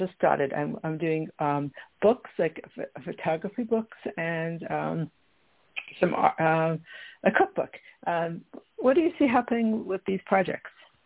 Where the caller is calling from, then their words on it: Long Island, New York, United States; Hi, Tony. It's … from Long Island, New York.